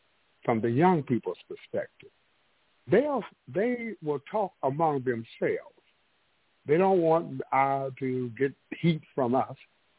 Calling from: St. Louis, Missouri, United States; And I'm from the Electric City of St. Louis, Missouri.

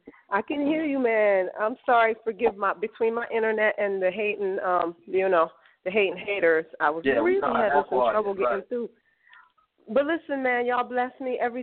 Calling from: Belize; Hey, my people, yes, I'm calling from Belize.

